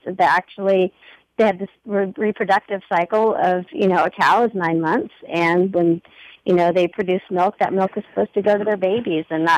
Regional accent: Texas, United States; and I grew up in Texas in the 80s.

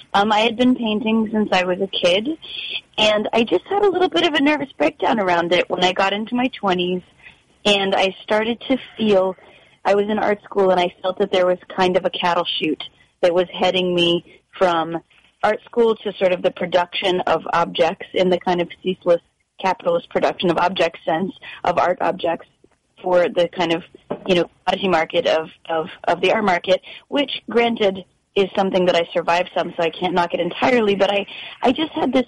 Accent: Florida, United States; I'm from Florida originally

